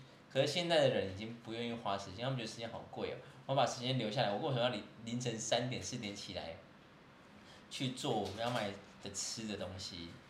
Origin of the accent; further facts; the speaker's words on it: Chiayi, Chiayi City, Taiwan; 我小时候在嘉义吃了什么样的那个怎么那个年糕汤吗？